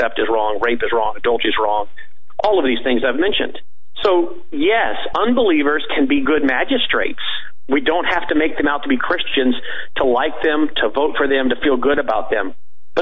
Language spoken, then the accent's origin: English; Washington, District of Columbia, United States; I spent 8 years growing up in Washington, D.C., and loved the whole patriotism thing and the military bands and the marches